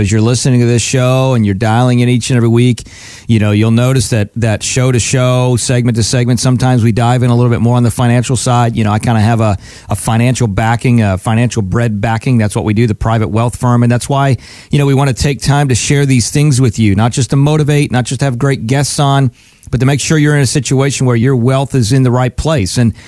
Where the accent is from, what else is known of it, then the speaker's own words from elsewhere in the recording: Pennsylvania, United States; now in Palm Beach, United States; I'm originally from Pennsylvania, but we live most of the year now in Palm Beach area